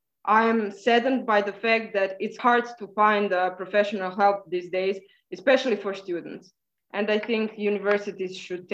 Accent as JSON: {"language": "English", "town": "Zagreb", "region": "City of Zagreb", "country": "Croatia", "said": "I am actually from Zagreb."}